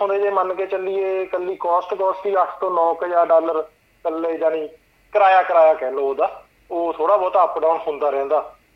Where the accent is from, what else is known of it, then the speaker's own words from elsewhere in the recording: Himmatpura, Punjab, India; ਸਾਡੇ ਪਿੰਡ ਜਿਵੇਂ ਹਿੰਮਤਪੁਰੇ ਕਹੀਆਂ ਬਣਦੀਆਂ